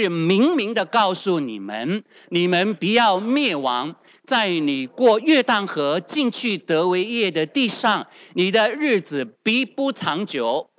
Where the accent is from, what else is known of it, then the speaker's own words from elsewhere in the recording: China; 我们中国人去到哪里为什么都可以立根呢？